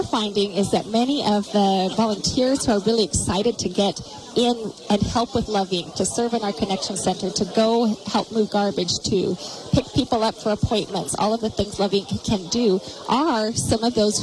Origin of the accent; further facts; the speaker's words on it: Hamilton, Montana, United States; And I grew up in Hamilton.